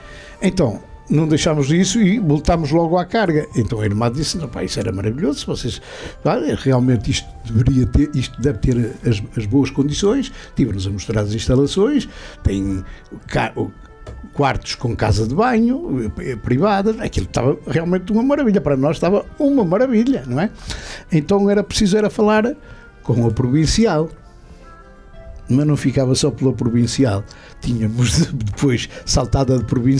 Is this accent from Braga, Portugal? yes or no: yes; Nogueiró, Braga, Portugal; eu desde pequeno nasci no Nogueiró e vivi sempre com São José de Cluny